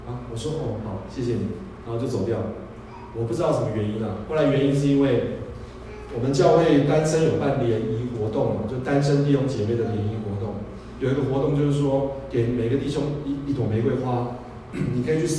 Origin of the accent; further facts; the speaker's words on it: Taiwan; 我们台湾人有句笑话说